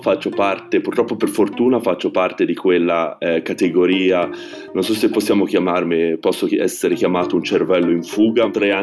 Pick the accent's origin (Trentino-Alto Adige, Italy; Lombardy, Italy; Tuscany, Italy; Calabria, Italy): Tuscany, Italy; Florence; ho 30 anni e vengo da Firenze.